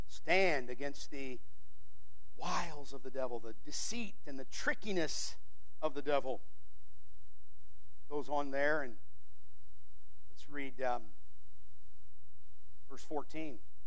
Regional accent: Michigan, United States; I'm from Michigan originally. And bow hunting was a big thing there.

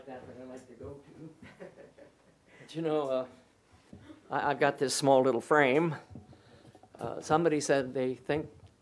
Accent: West Bend, Wisconsin, United States; I grew up in West Bend, Wisconsin, 30 miles north of the great city of Milwaukee.

